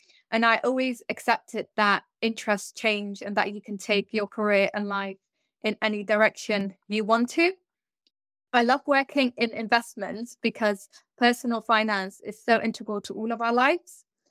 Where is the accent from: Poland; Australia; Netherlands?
Netherlands; now in London, United Kingdom; my parents are originally from Somalia. I was born in the Netherlands and I grew up in a really small village in the eastern side, close to the German border. I lived there for most of my childhood and then I moved to London